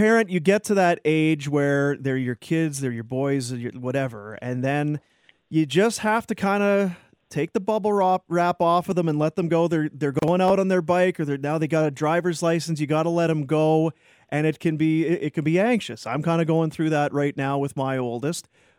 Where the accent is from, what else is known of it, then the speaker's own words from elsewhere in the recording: Manitoba, Canada; I'm from Manitoba. I remember those years very well.